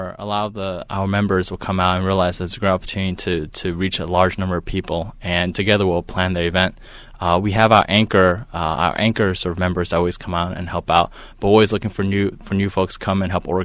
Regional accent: New York City, New York, United States; I grew up in the Bronx, and my parents were among the first generation of Chinese to come to America.

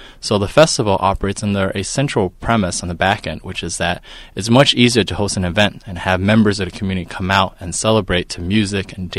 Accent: New York City, New York, United States; I grew up in the Bronx, and my parents were among the first generation of Chinese to come to America.

